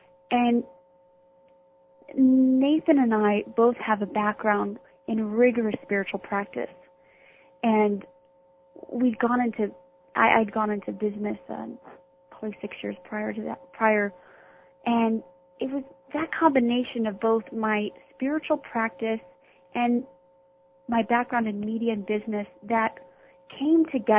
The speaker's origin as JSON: {"language": "English", "region": "Midwest", "country": "United States", "tie": "born or raised there", "said": "I grew up in the Midwest, and I had amazing parents."}